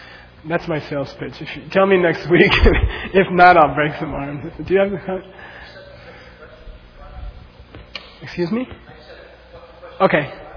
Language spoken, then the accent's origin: English; Arizona, United States; now in New York, United States; I came from Arizona, and it was like a disaster when I got here.